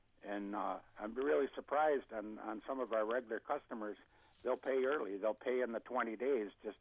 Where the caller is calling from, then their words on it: St. Paul, Minnesota, United States; I'm from St. Paul, Minnesota.